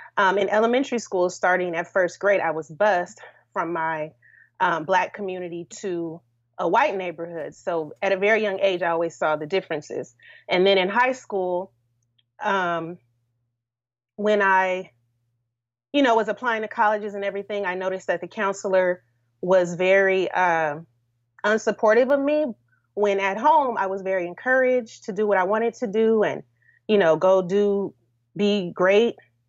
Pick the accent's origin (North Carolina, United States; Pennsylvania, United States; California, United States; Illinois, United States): California, United States; Los Angeles; So I started my teaching career in Washington, D.C. I'm from California, Los Angeles.